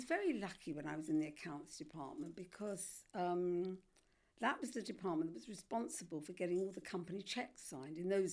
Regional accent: London, United Kingdom; I am a Londoner, but normally I don't go very far north of St John's Wood

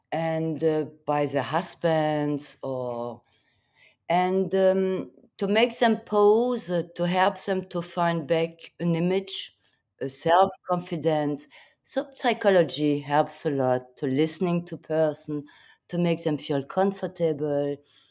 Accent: Paris, Île-de-France, France; I grew up in Paris, starting 1 year old

